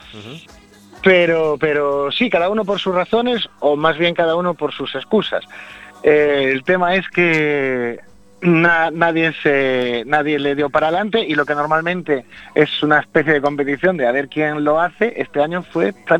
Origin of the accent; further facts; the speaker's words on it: Lugo, Galicia, Spain; yo que además soy de Lugo, los carnavales han sido muy, muy raros.